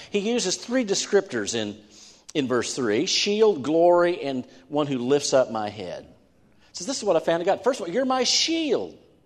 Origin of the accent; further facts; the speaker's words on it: West Virginia, United States; born there; Now, I was born in West Virginia. I live in West Virginia. I love West Virginia.